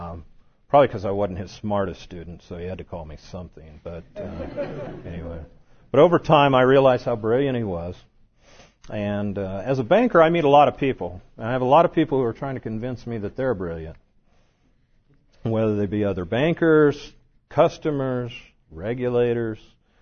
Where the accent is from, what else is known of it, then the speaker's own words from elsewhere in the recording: Las Vegas, Nevada, United States; I told them I was from Vegas.